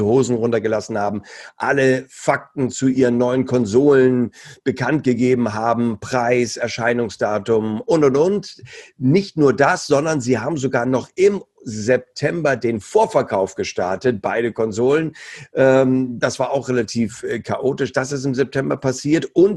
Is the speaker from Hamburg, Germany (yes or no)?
yes; Hamburg, Germany; so als Hamburger